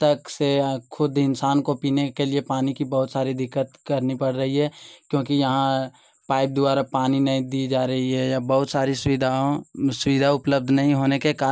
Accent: Vishnugarh, Jharkhand, India; ग्राम ऊंचागाना, विष्णुगढ़ का निवासी हूं।

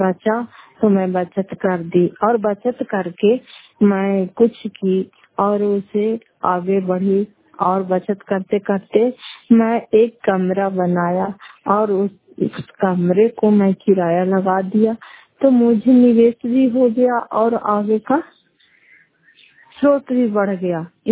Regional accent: Fatehpur, Bihar, India; फतेहपुर पंचायत मकरौता जिला नवादा क्रापसरा ब्लॉक की निवासी हूँ

